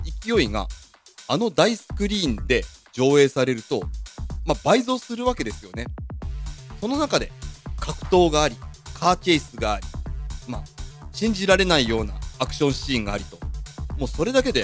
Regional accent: Toyama, Japan; now in Chiba, Japan; 富山県、まあ今僕はね千葉に住んでいるんですが、僕の実家富山県は秋にほとんどの、まあ、県全体で獅子舞をやるっていう文化がありまして

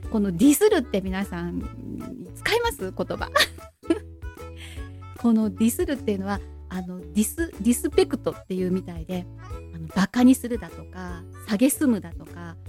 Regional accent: Ehime, Japan; 愛媛県はね、私出身なんですけど

